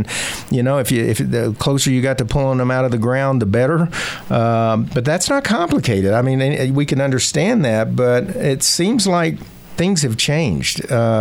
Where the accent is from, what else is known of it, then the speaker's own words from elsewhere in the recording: Arkansas, United States; I'm from Arkansas, and I'm telling you, it is noticeable.